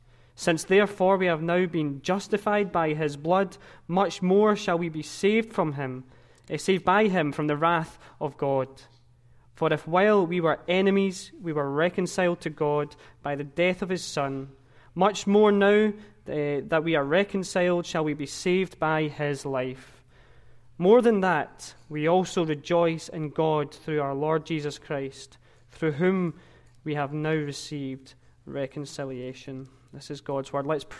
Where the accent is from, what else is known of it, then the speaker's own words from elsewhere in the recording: Glasgow, Scotland, United Kingdom; I'm from Glasgow, Scotland